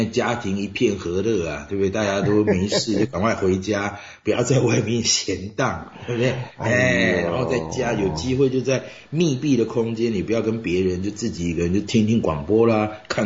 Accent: Taiwan; 跟我们台湾人比较一样

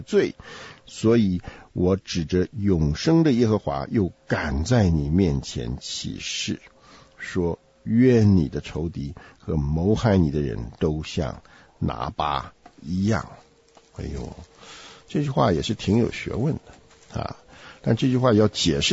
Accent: China; 我们从中国来

